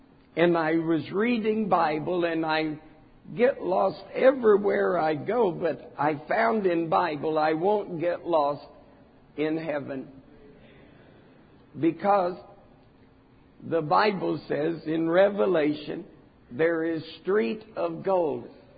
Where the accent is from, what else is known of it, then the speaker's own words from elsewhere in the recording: Arkansas, United States; I talk slow. Not because I'm from Arkansas. There's a lot of slow people in Arkansas.